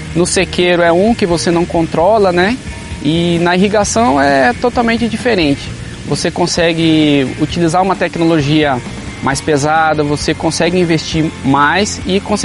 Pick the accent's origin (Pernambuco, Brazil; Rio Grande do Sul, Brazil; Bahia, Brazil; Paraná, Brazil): Paraná, Brazil; Viemos do Paraná.